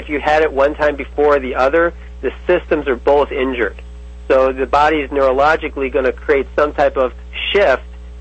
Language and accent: English; Ohio, United States; Hey, my old stomping ground. I'm from Ohio.